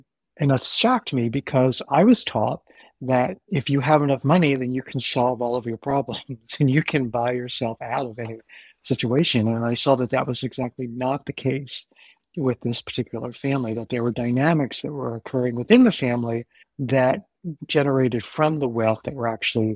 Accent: Maryland, United States; also born or lived in Baltimore; I grew up in America. I am American. I was born in Baltimore City, and then when I was a year old, my parents moved my brother and me out to the suburbs. And I grew up in the suburbs of Maryland

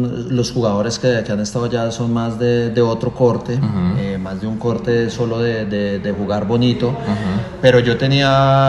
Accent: Bogotá, Colombia; Yo soy de acá de Bogotá, de un barrio popular del Policarpa, y eso es como en la selva, sobrevive el más fuerte

